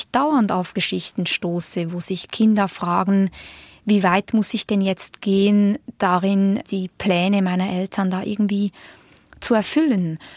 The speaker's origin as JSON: {"language": "German", "country": "Switzerland", "said": "weil ich als Schweizerin wiederum nämlich genau andere Erfahrungen mache"}